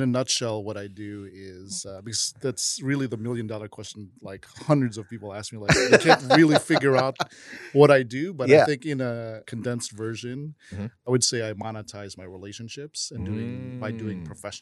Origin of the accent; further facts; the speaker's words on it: Chicago, Illinois, United States; also born or lived in Glendale Heights; I was born in Chicago, Illinois.